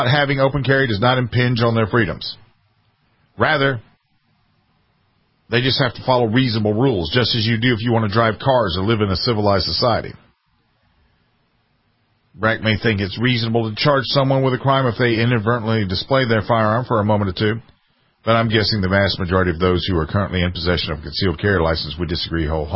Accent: South Carolina, United States; Here in my home state of South Carolina

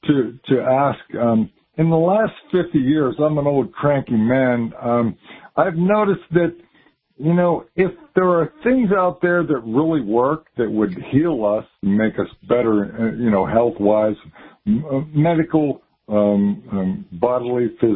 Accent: Pennsylvania, United States; I'm from Western Pennsylvania.

